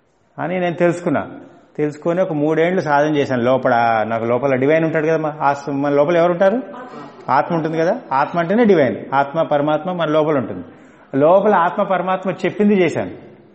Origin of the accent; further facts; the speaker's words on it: Hyderabad, Telangana, India; నేను హైదరాబాద్ నుంచి వచ్చాను.